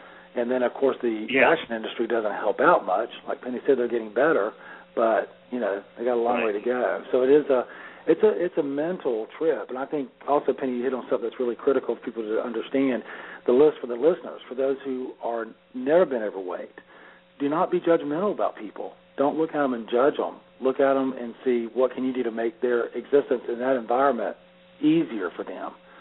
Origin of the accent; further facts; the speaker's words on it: Florida, United States; You know, growing up, Dan, I grew up in Florida, in North Florida